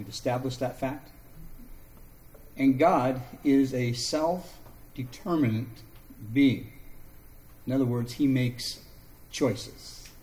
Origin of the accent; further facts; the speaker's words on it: California, United States; I love eucalyptus trees. I grew up with them in California.